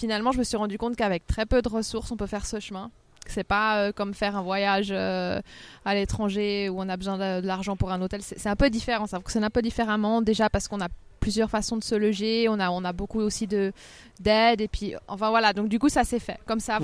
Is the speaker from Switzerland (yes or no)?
yes; Meyrin, Geneva, Switzerland; born there; je suis née à Mérin, mais sur ma carte d'identité, c'est Plan-les-Ouattes